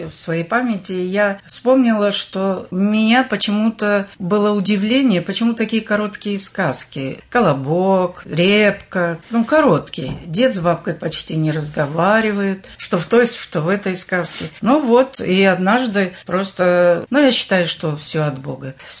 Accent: Nebit-Dag, Balkan Region, Turkmenistan; Я вообще из Туркмении.

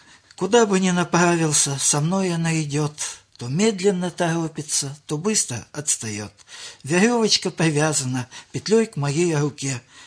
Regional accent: Oryol Oblast, Russia; born there; родился я в Орловской области, и после призыва в ряды советской еще армии, служил в Красноярском крае

